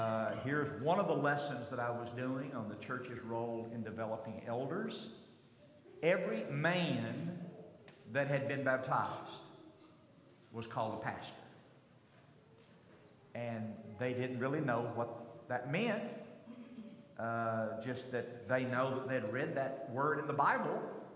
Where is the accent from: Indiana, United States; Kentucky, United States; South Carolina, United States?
Kentucky, United States; Now, I'm a country boy, and I grew up in Kentucky, and I have always loved pinto beans.